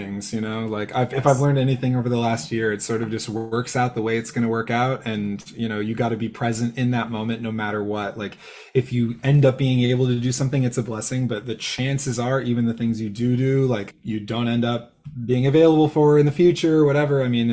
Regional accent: San Jose, California, United States; so I grew up in San Jose, California. It's the home of the largest children's theater in the country.

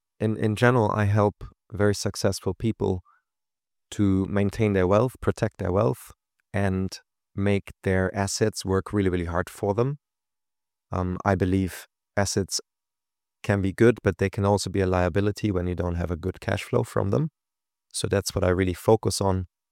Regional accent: Germany; now in Dubai, United Arab Emirates; I've lived in over 7 countries now, soon to be another one added to the list, partly. And I think Germany was a wonderful place to grow up

